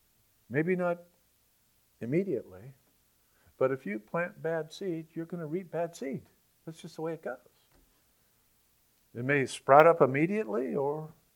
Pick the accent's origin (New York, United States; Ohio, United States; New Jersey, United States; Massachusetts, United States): Massachusetts, United States; born there; I was born in Massachusetts, and Massachusetts is trying to ban the Bible because they say it's hate literature.